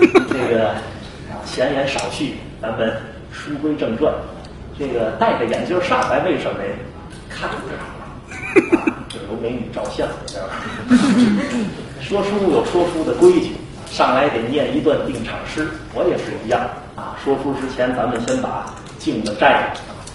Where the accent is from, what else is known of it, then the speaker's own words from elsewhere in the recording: Tianjin, China; 离北京不远，天津的事儿啊，我的老家。